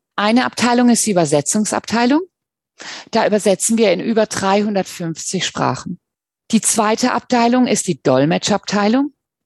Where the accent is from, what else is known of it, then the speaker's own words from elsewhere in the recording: Germany; also born or lived in Finland; now in Australia; Ich bin in Finnland geboren und in Deutschland aufgewachsen. Und seit 1997 schon in Australien.